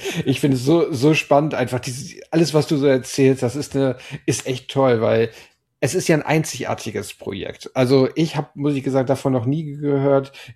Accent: Hamburg, Germany; ich komme aus Hamburg

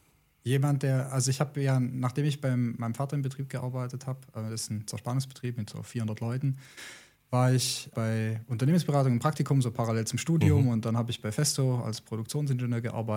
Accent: Baden-Württemberg, Germany; born there; ich bin ja gebürtig aus der Nähe von Rottweil, also so Alemannisch ist durchaus präsent bei mir, so sprachlich, aber fühle mich dann doch im Hochdeutschen wohl. Ja … 35 Jahre alt

